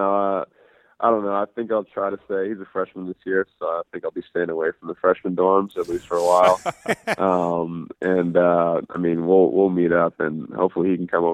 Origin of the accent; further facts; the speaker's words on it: California, United States; luckily I'm from Southern California, so I was able to drive home that night after the game.